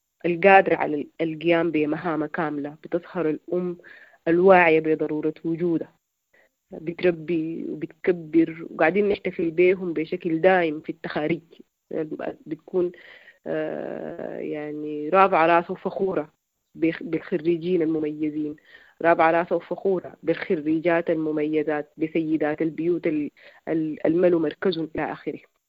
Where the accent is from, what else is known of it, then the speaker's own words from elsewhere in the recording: Sudan; نحن كمجتمع سوداني